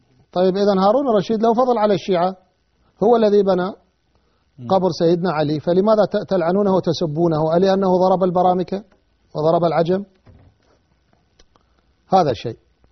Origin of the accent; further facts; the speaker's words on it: Iraq; واحنا عندنا بالعراق يقول هذول يقرون له غزالات